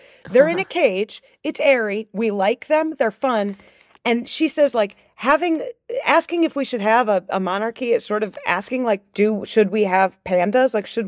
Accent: Chicago, Illinois, United States; born there; I was born in Chicago.

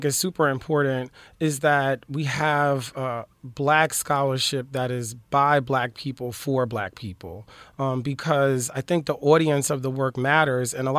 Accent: Philadelphia, Pennsylvania, United States; now in Los Angeles, United States; I'm from Philly.

